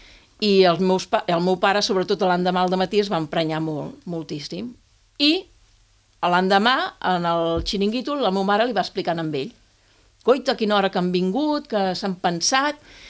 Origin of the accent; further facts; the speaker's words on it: Barcelona, Catalonia, Spain; also born or lived in Calella; Jo vaig néixer a Calella, però vaig viure fins als 22 anys, fins que em vaig casar, a Barcelona.